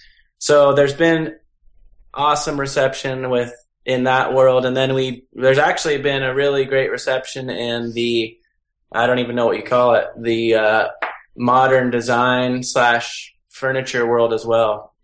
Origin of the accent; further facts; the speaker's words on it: Albuquerque, New Mexico, United States; born there; Although I was born in Albuquerque, so I have a lot of good reasons to have Albuquerque.